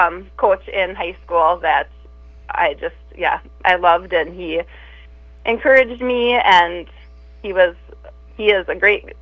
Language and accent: English; Crookston, Minnesota, United States; I'm from Crookston, Minnesota, so I'm used to cold weather